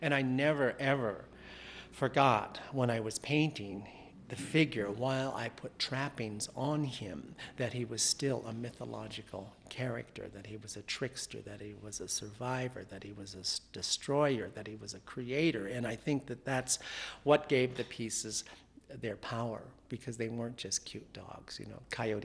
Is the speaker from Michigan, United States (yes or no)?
no; California, United States; now in Santa Fe, United States; I'm living here in Santa Fe, New Mexico, originally from California, and I am Maidu Indian from North Central California.